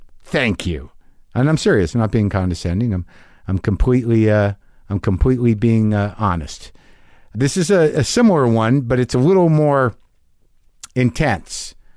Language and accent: English; the South, United States; I'm a Southerner, and fuck, man, it isn't all picking crawdads out of the creek and barefoot playing.